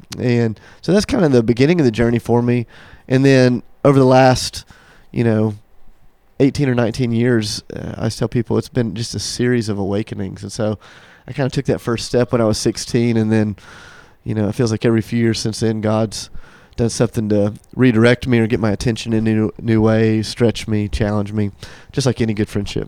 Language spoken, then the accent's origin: English; Charleston, South Carolina, United States; now in Nashville, United States; So I moved around a little bit when I was a kid, but home is Charleston, South Carolina.